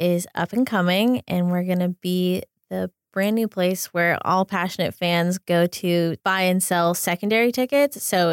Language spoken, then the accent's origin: English; Pennsylvania, United States; now in Los Angeles, United States; I grew up south of Pittsburgh in Pennsylvania.